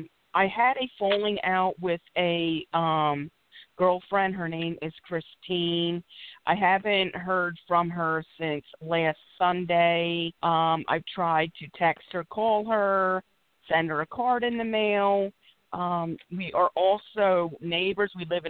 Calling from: Philadelphia, Pennsylvania, United States; I'm calling from Philadelphia.

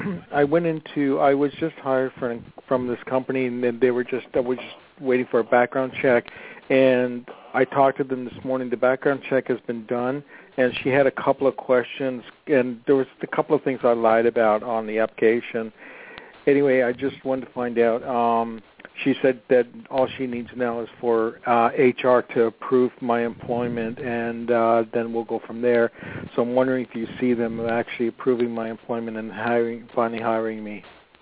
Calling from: Los Angeles, California, United States; I'm calling from Los Angeles.

